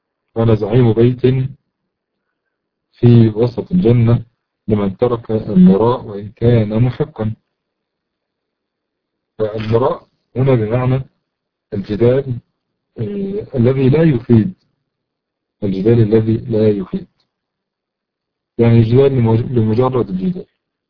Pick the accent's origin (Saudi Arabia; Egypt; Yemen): Egypt; لكن عندنا مثلا في مصر أن تقول يا شيخ فلان هذا أمر لا شيء فيه